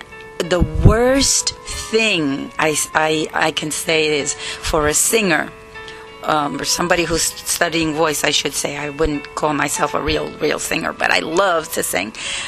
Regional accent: Puerto Rico; born there; I was about a year or two old. I was born in Puerto Rico

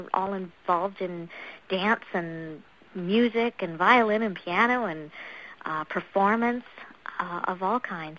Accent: Colorado, United States; born there; also born or lived in Canada; I was born in Colorado, but I'm actually a dual citizen. I have citizenship, U.S. and Canadian. My parents are Canadian, but were stationed in Colorado at the time of my birth.

